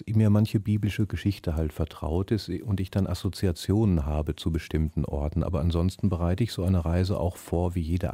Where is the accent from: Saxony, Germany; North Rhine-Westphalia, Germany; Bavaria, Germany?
North Rhine-Westphalia, Germany; ich bin wie gesagt hier im Ruhrgebiet groß geworden